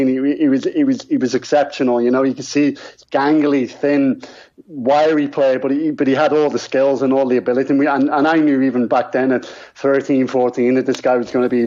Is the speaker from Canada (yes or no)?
no; Dublin, Leinster, Ireland; I spent most of my time in Ireland, in Dublin, you know, so that's really where I see myself as being Irish.